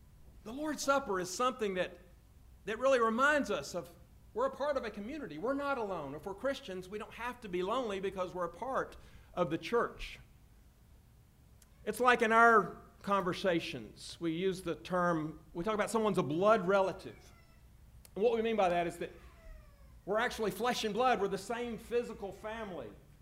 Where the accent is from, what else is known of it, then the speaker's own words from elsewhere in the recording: Columbus, Mississippi, United States; But I love my hometown, and I would like to go back and see Columbus, Mississippi.